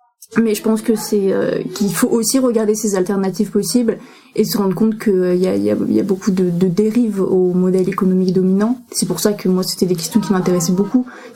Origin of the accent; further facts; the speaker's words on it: Évreux, Normandy, France; De base, oui, j'ai grandi à Évreux, je suis née et grandi à Évreux.